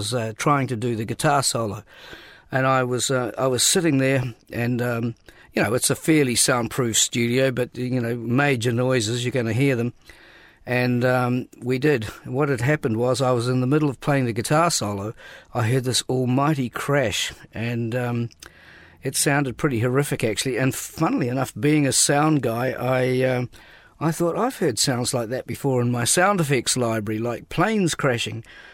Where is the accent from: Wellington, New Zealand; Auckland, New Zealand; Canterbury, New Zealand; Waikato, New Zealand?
Waikato, New Zealand; Thames; I wrote that song about my hometown Thames in the Coromandel in New Zealand, a little gold mining town with a lot of history. I grew up there, and that was my song about those times.